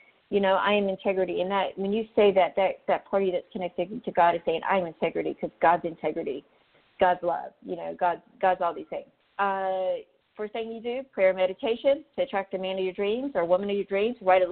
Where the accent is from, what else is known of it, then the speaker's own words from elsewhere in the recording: North Carolina, United States; I'm just, you know, I'm from North Carolina.